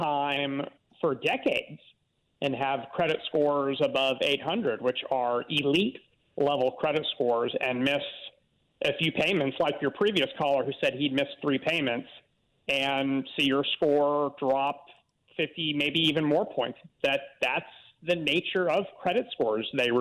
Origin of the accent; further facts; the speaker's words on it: Atlanta, Georgia, United States; I get it. I'm from Atlanta. I get it.